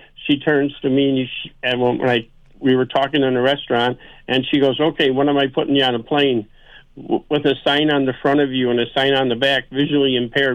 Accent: Illinois, United States; born there; I was born in Illinois, and his mother was born in Massachusetts.

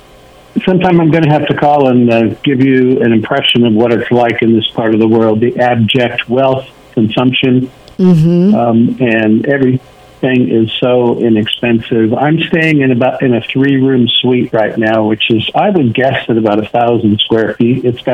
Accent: California, United States; I grew up in Northern California, but he never gives the town.

